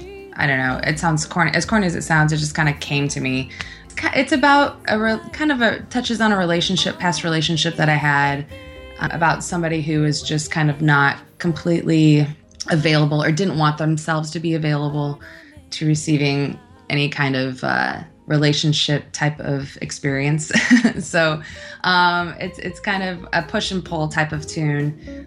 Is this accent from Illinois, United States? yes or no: yes; Chicago, Illinois, United States; I'm from Chicago